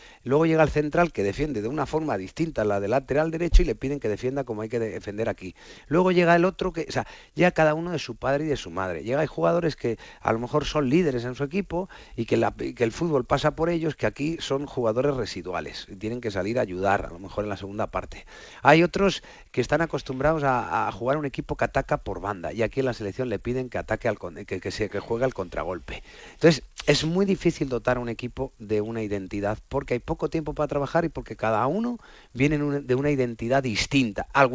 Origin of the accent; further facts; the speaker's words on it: Puertollano, Castilla-La Mancha, Spain; que luego contara que soy de Puerto Llano